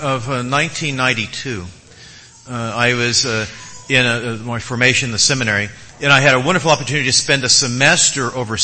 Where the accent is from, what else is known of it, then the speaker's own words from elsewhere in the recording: United States; Because they recognized me, pegged me as an American.